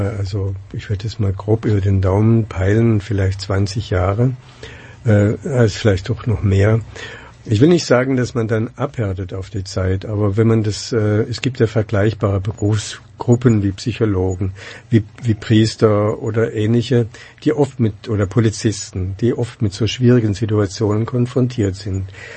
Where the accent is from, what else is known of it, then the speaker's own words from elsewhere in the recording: Germany; dass ich mich als jemand sehe, der in Deutschland lebt. Gut, ich bin auch Deutscher, aber Es ist ja auch ein Zufall, dass ich in Deutschland geboren bin nach dem Krieg.